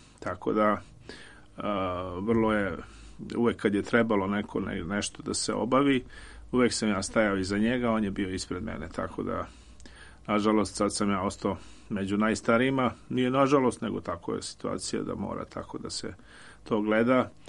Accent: New Belgrade, Belgrade, Serbia; a ja sam bio sa Novog Beograda.

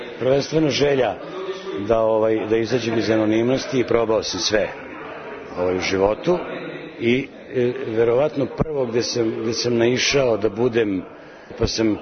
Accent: Belgrade, Serbia; born there; Ja sam Beograđanin po nacionalnosti, rođen sam u ovom gradu, ali imam taj dar, verovatno to je posebna vrsta sluha, imam dar za dijalekte.

